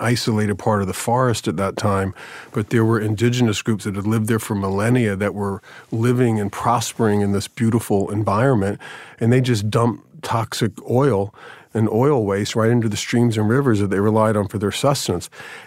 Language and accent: English; Jacksonville, Florida, United States; Jacksonville, Florida.